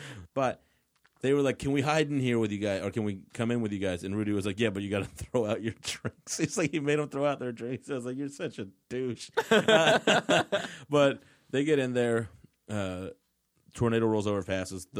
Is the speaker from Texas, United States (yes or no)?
yes; Fort Worth, Texas, United States; this is back in my hometown, Fort Worth, Texas.